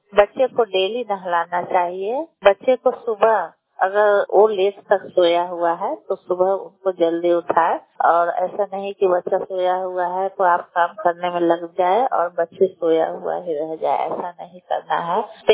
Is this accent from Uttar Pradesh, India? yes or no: no; Bihar, India; मैं गुड़मिया पंचायत की निवासी हूँ। हम लोग जीविका से जुड़े हुए हैं, जीविका में सीएम पद पर काम करते हैं।